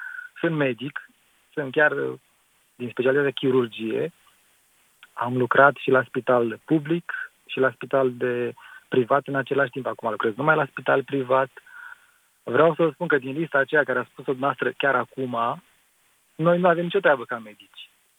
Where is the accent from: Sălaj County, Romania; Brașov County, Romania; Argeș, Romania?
Brașov County, Romania; Brașov; Eu acum sunt din Brașov.